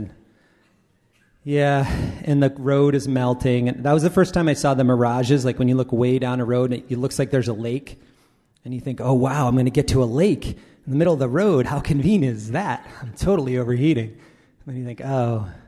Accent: Massachusetts, United States; also born or lived in New York City, United States / Oregon, United States; I was born in New York City. Don't hold that against me. I grew up in Massachusetts. Don't hold that against me. I was a kid. I did live in Oregon for 5 years.

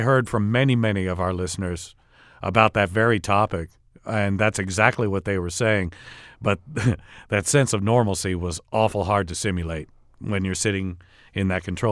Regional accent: Oklahoma City, Oklahoma, United States; also born or lived in North Dakota; Oklahoma City, originally, yes, that's my hometown. But when I came here, I actually came here from North Dakota in Bismarck, where I'd done the exact same job for 10 years

